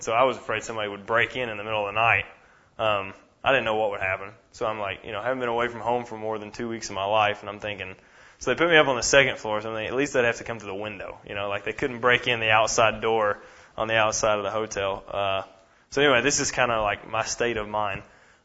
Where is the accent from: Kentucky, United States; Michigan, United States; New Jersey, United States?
Kentucky, United States; And I meet a guy named Nick Cooper that immediately connected with me when he heard that I was from Kentucky.